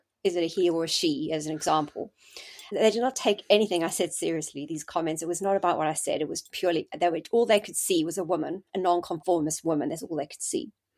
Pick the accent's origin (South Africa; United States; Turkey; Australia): South Africa; moved away as an adult; now in United Kingdom; I came to the UK from South Africa and I did my SHO year in 1998, started becoming a registrar in 99.